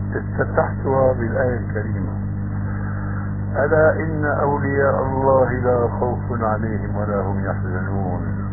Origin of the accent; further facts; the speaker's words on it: Damascus, Damascus Governorate, Syria; قال أحد المشايخ عندنا في دمشق